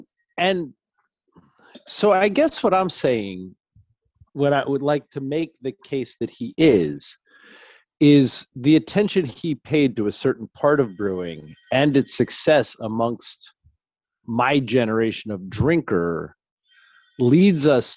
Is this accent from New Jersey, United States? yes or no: yes; New Jersey, United States; accent: Jersey; So nobody gets confused by John and my Jersey accent on saying Celis.